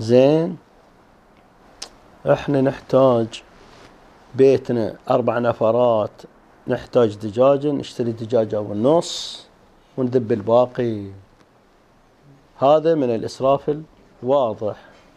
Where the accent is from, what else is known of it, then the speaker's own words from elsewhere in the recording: Eastern Province, Saudi Arabia; accent: Hasawi; ما اقرا على لهجتنا الحساوية